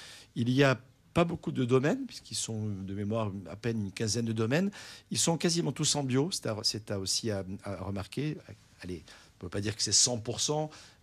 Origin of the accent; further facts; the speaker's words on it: Marseille, Provence-Alpes-Côte d'Azur, France; D'ailleurs, je suis né dans ce département.